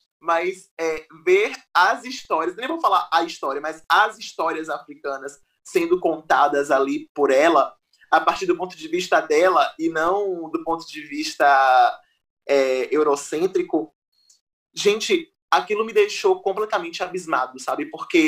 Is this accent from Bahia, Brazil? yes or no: yes; Salvador, Bahia, Brazil; E aqui em Salvador eu carrego traços culturais que estão impregnados em minha fala, porque tem um sotaque específico.